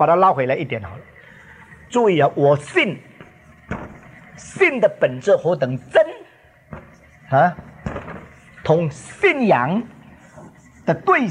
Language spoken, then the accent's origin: Chinese; China; 我们中国人谈到这个灵性好，这个人对我很有帮助，很有造就